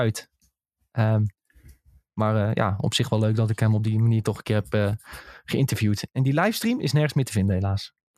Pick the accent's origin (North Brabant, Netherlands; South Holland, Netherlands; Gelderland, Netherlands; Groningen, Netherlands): North Brabant, Netherlands; Maar als Brabander hoorde je echt dat zij geen Brabander is.